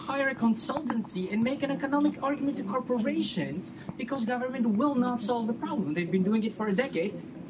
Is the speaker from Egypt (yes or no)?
no; Greece; I'm originally coming from Greece.